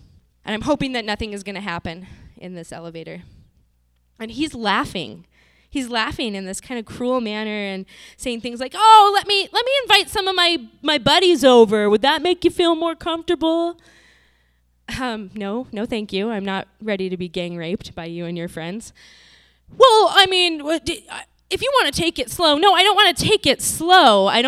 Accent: Montana, United States; I'm from Montana. We don't really get very big here. And not only that, but I'm really from small town Montana, so I was pretty naive.

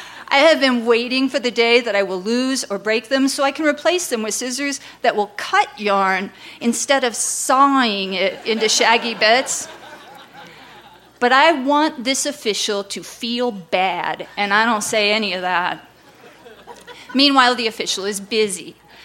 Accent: United States; And number two, I am an American.

